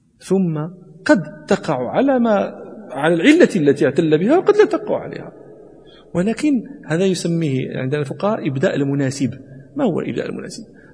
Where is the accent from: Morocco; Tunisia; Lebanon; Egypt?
Morocco; جنوب المغربي، جنوب مراكش، مراكش نزل، هذه قطعة من الصحراء العربية موجودة عندنا في المغرب